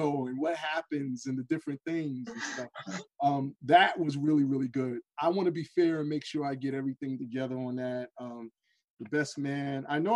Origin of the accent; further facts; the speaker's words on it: New York, United States; You know, I grew up in New York, and so there were so many things in there that were so real and so so connective to me